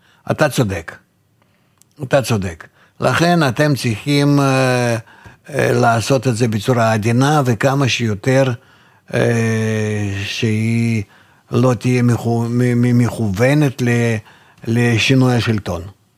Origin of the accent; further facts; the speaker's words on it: Belarus; moved away; אני נולדתי בבלרוסיה, אני גרתי שם, אני גדלתי שם, אני מכיר את המדינה הזאת